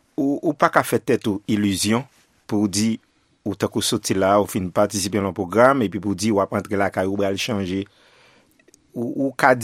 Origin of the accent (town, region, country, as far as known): Haiti